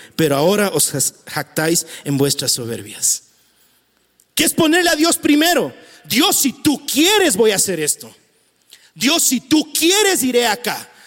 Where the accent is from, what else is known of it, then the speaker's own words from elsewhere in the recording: Quito, Pichincha, Ecuador; Al menos en Quito, como buenos quiteños.